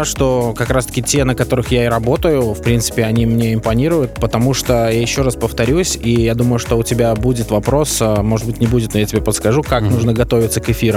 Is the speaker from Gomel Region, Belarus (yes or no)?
yes; Gomel, Gomel Region, Belarus; Я родом из Гомеля